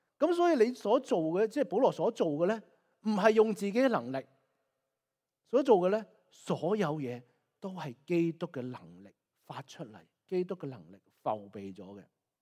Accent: China; 即我们是中国人，很喜欢很谦虚的。

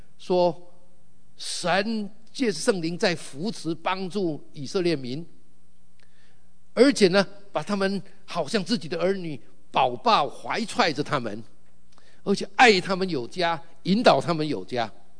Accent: China; now in United States; 我是中国人，那一个人是犹太人，而且我现在住在美国，

